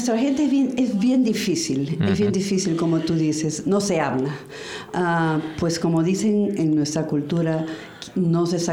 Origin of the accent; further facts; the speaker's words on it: Peru; Yo soy originaria de Perú.